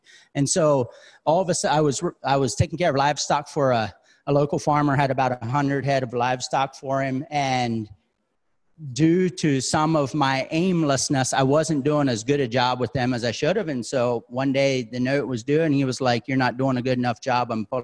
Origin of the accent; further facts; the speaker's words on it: Pennsylvania, United States; So I don't know how many of y'all knew I grew up in Pennsylvania. So I grew up a farm kid back in Pennsylvania.